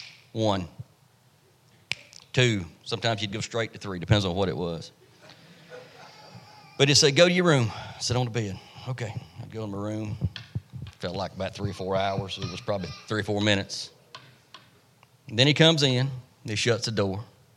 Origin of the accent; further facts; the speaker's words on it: Spartanburg, South Carolina, United States; I said, I don't know where I'm at in North Carolina. I'm from Spartanburg.